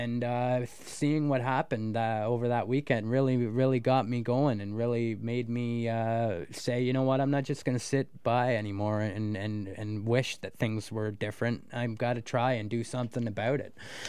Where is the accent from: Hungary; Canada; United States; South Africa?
Canada; as a Canadian, I feel a little torn about it